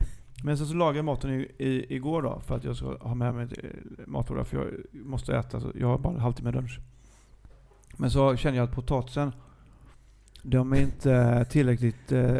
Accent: Gothenburg, Västra Götaland County, Sweden; för i och med att jag är från GBG.

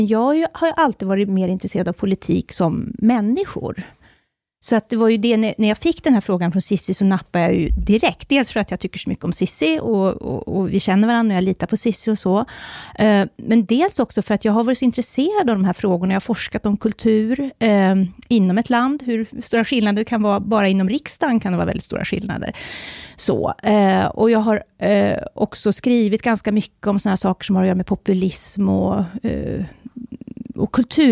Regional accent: Borlänge, Dalarna County, Sweden; also born or lived in Stockholm; now in Uppsala, Sweden; Jag har ju bott länge i Uppsala, jag har bott lite i Stockholm också, men jag är ju från Borlänge, så jag är ju från den här delen, det här så att säga, det närmaste nu Sverige kommer ett rostbälte.

